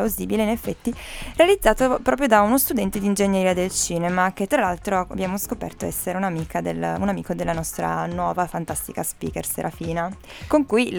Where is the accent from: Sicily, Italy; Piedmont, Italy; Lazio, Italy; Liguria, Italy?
Piedmont, Italy; Alba; io sono di Alba, quindi in realtà è Alba della Nutella